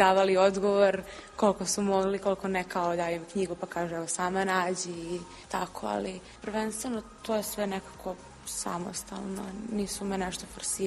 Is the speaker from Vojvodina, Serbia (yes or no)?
yes; Inđija, Vojvodina, Serbia; Ja sam iz Inđije i moja mama je lekar, a tata je radi pri MUP-u kao policijski inspektor